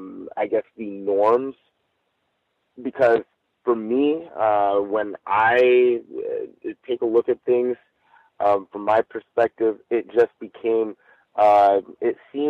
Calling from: Chino, California, United States; I'm calling in from Chino, California.

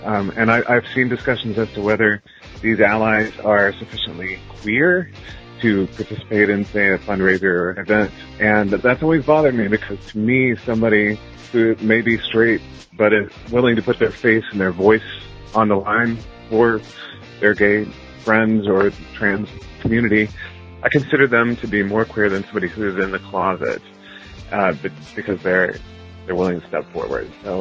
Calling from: Austin, Texas, United States; in Austin

